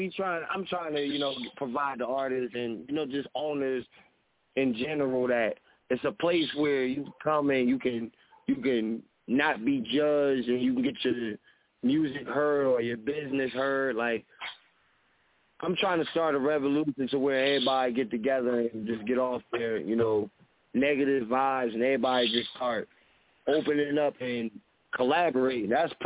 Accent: New Jersey, United States; now in North Carolina, United States; I'm located currently in North Carolina. I'm originally from New Jersey.

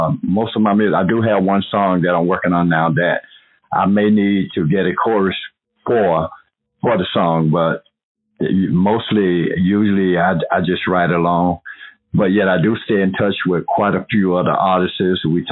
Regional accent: the South, United States; I'm from the South originally.

